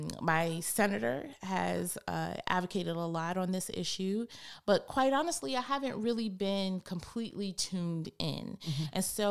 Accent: New York, United States; also born or lived in Kansas / Fort Irwin, California; I was born in Kansas, because he was stationed there at the time. And although I spent majority of my childhood in New York, I also lived with my mom, my stepfather, and my sisters on the military base Fort Irwin, and actually went to high school there.

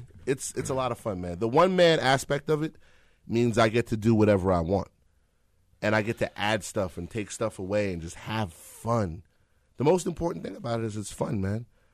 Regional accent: New York, United States; Yeah, I grew up in New York, but I came here for the summers.

